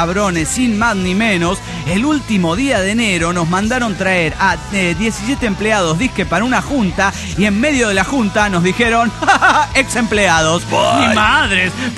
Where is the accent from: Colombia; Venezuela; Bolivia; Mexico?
Bolivia; Cochabamba; de Cochabamba, Bolivia.